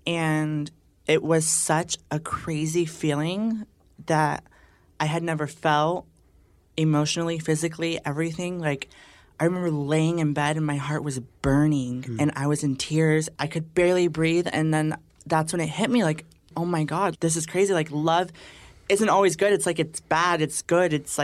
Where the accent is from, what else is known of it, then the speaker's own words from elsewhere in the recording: Texas, United States; I'm from Texas.